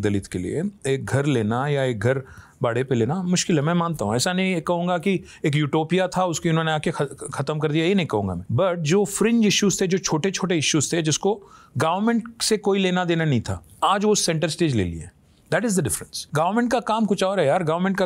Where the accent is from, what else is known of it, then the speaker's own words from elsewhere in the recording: Hyderabad, Telangana, India; मैं जो हैदराबाद में एक पला बड़ा लड़का